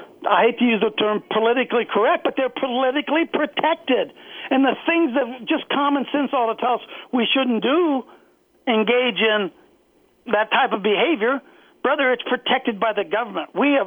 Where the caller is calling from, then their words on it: Ohio, United States; I was here, and I'm calling from Ohio